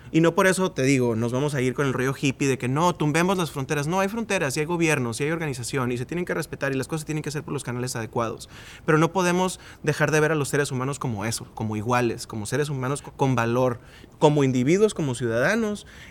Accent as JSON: {"language": "Spanish", "country": "Mexico", "tie": "born there", "said": "yo, porque nací en México"}